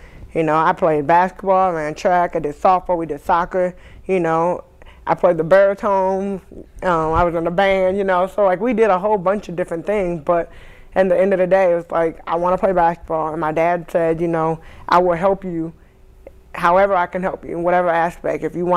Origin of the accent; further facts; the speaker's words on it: New Jersey, United States; born there; But I was born in Jersey.